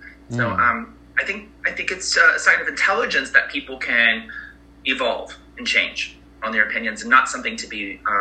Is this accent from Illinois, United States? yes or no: no; Ohio, United States; now in Palm Springs, United States; I live in Palm Springs, California, but I was raised in Ohio, amongst all Republicans.